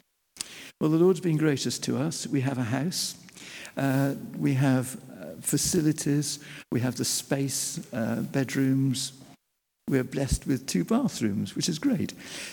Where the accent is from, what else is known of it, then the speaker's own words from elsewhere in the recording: United Kingdom; because I'm British and male